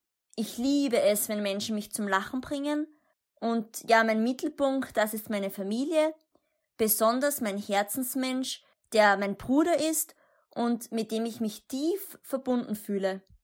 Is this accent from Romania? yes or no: no; Austria; Ich komme aus Österreich